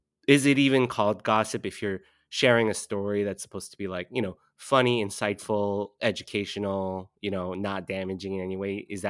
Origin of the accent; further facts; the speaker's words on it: California, United States; now in New York, United States; because I haven't established myself officially as a New Yorker, I am, for the last time, voting in this election as a Californian.